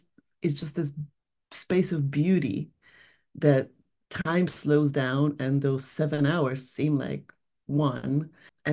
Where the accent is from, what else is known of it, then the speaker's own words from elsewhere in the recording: Poland; I'm originally from Poland